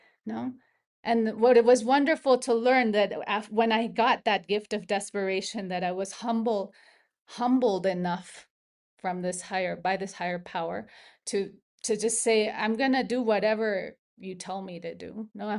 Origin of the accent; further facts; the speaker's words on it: Mexico; I'm from Mexico and I could not get sober in person.